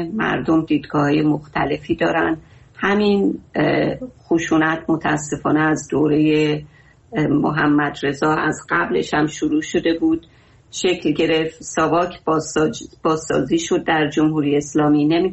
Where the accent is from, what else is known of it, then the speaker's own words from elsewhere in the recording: Iran; ما همه ما ایرانی هستیم